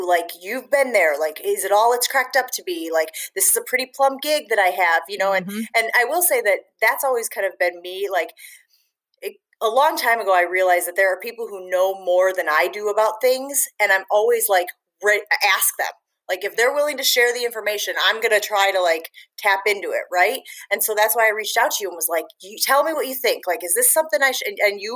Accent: Chicago, Illinois, United States; I had always thought if I could work in Chicago, you know, my hometown covering my hometown teams, that would be legit, you know, and people who I grew up with would be able to watch me every night.

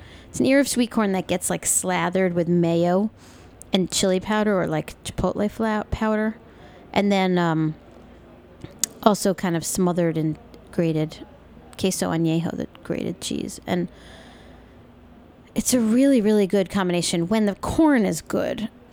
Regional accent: Long Island, New York, United States; Now, soft tacos, the real thing, not, you know, old El Paso taco in the box kit that I grew up eating on Long Island.

